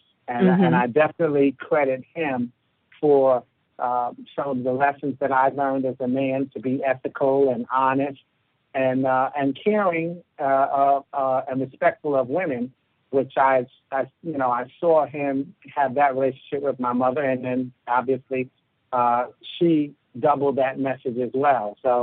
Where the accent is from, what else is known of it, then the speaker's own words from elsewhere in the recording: New York City, New York, United States; I'm a native of New York City, born and raised in Harlem. About four blocks from the world famous Apollo Theater.